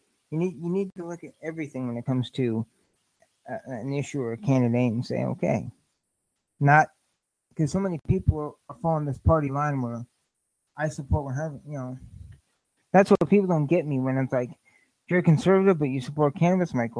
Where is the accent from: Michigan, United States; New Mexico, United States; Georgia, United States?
Michigan, United States; Flint; This is something that's kind of on my radar because it's my hometown, my home state, and all this stuff.